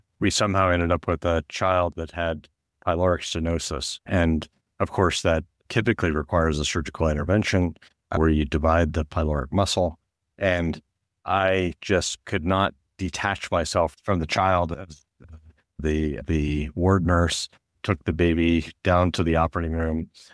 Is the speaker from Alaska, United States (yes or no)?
no; Springfield, Missouri, United States; my sister's husband's father was an anesthesiologist in our hometown, my hometown, Springfield, Missouri.